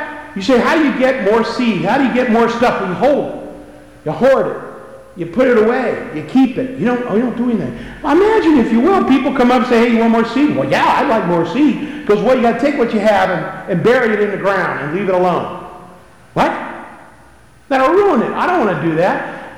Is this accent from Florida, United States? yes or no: no; Akron, Ohio, United States; But I grew up here in Akron.